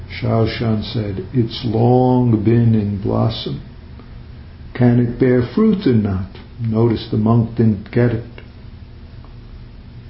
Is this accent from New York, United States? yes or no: yes; New York, United States; accent: New York; Yes, my New York accent becomes a problem, especially since we're talking about marinating sauce.